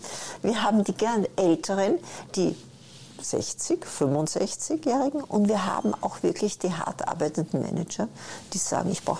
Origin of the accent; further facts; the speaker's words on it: Vienna, Austria; ich komme aus Wien.